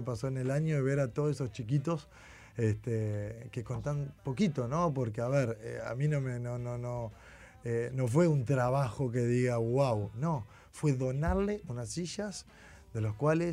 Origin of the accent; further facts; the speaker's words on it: Piriápolis, Maldonado, Uruguay; born there; yo nací en Piriápolis